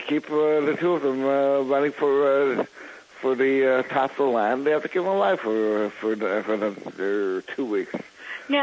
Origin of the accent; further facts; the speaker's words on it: Canada; now in Israel; Originally, Middle Canada.